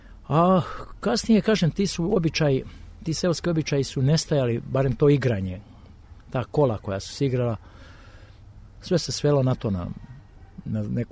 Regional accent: Dalmatia, Croatia; I svi se čude i onda to povezuju sa nama kao vi Dalmatinci

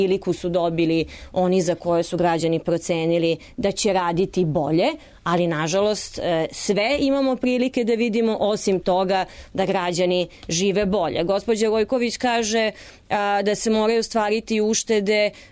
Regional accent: Novi Sad, Vojvodina, Serbia; Mi dolazimo, gospođa Gojković i ja dolazimo iz Novog Sada

